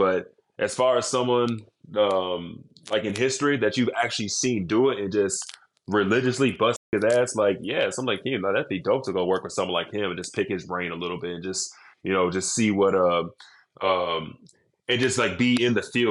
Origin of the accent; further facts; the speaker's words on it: Dallas, Texas, United States; I told you, I grew up in Dallas.